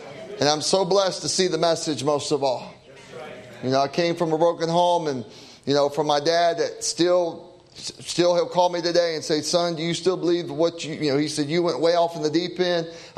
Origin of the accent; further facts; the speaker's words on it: South Carolina, United States; also born or lived in Indiana, United States; I tell you, we're from South Carolina. We lived in Indiana for 8 years